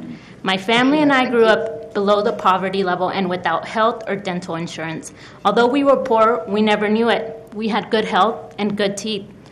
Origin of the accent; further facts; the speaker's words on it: Texas, United States; also born or lived in Nicaragua; now in Portland, United States; I was born and raised in Texas, a fluoridated state.